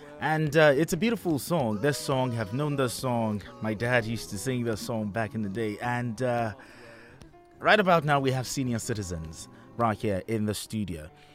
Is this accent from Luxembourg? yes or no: no; Nigeria; I'm also a Nigerian